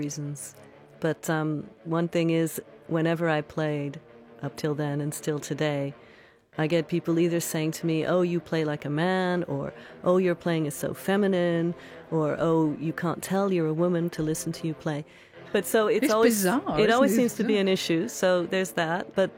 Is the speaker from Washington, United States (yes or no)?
yes; Seattle, Washington, United States; Well, I come from Seattle, and musically, I come from a lot of silence.